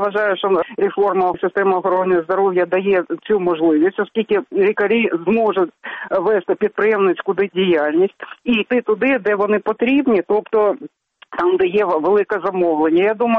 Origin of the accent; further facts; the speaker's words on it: Kharkiv, Kharkiv Oblast, Ukraine; тому що я сама з Харкова